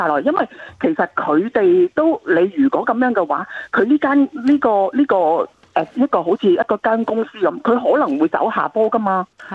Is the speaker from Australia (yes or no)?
yes; Australia; 因为我们澳洲人是很正义的嘛